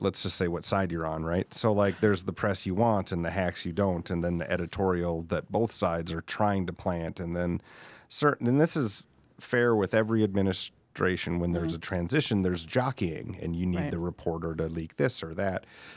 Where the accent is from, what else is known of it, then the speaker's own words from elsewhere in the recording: South Dakota, United States; because we're all from South Dakota.